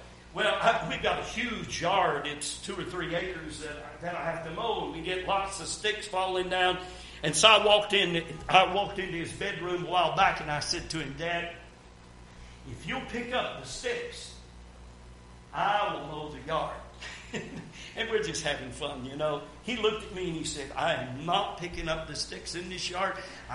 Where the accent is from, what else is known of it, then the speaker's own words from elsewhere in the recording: United States; I was born and raised in America.